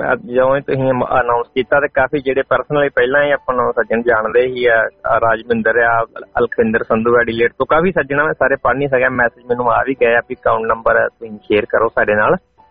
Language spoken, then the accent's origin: Punjabi; Tarn Taran, Punjab, India; ਤੇ ਉਹ ਗੁਰਦਾਸਪੁਰ ਤੋਂ ਤੇ ਮੈਂ ਤਰਨ ਤਾਰਨ ਤੋਂ ਆ।